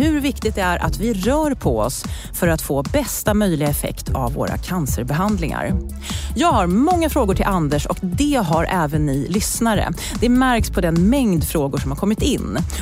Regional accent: Uppsala, Uppsala County, Sweden; jag är ju född och uppvuxen i Uppsala.

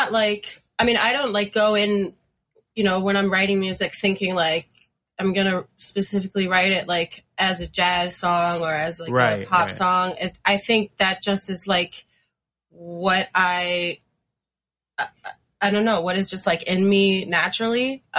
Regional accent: Fort Lauderdale, Florida, United States; now in Philadelphia, United States; But I like growing up in Fort Lauderdale, at least like for me, it was, I know there's like a ska scene down there, but I wasn't involved in that.

